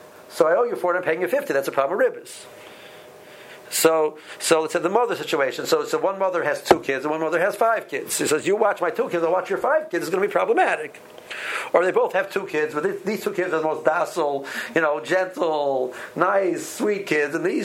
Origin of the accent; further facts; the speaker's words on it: Cleveland, Ohio, United States; I know a neighborhood, and I came from Cleveland, you know, Cleveland, they charge $4 an hour